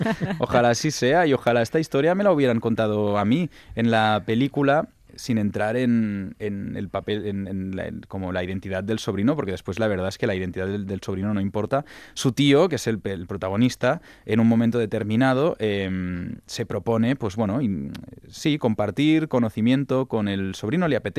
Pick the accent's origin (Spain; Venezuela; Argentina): Spain; Catalonia; first language Catalan; Spanish is a second language; mi minorización como maricón también está atravesada por mi minorización como catalán.